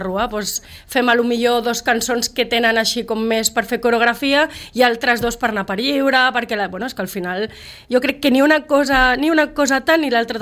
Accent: Barcelona, Catalonia, Spain; per mi és un orgull perquè al final sóc del Poble Sec

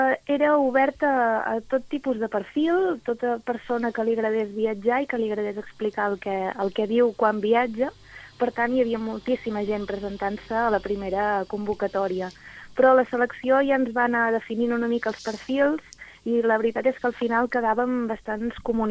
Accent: Olot, Catalonia, Spain; Soc d'Olot.

